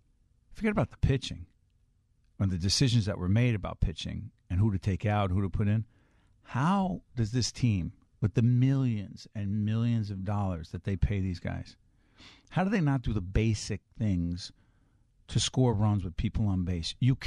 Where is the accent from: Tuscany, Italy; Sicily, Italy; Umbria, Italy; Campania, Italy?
Campania, Italy; Avellino; I'm in Avellino. It's my hometown, and it's beautiful.